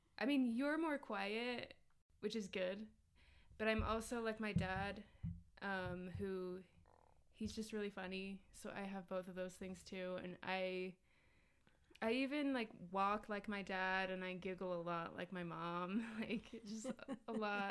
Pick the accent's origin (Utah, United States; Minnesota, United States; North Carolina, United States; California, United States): Utah, United States; born there; So I was born in Utah.